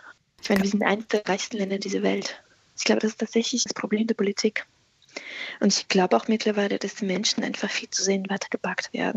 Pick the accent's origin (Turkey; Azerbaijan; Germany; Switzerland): Azerbaijan; Ich bin im Kaukasus aufgewachsen, in Aserbaidschan, während des Zusammenbruchs der UdSSR